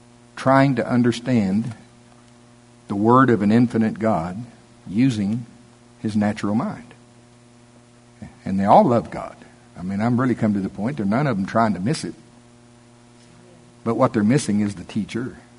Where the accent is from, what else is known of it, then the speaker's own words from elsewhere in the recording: United States; I grew up in Pottawatomie County, and we have county fairs down there.